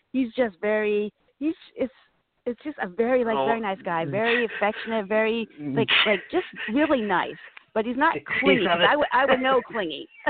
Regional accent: Boston, Massachusetts, United States; It's like, no, I'm from Boston. You know, I know what it's cold.

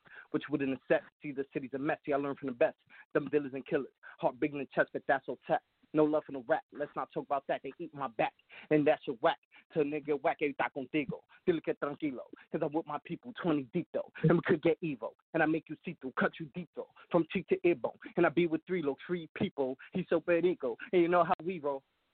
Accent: New York City, New York, United States; now in Allentown, United States; I'm in Allentown right now, but I'm from the Bronx.

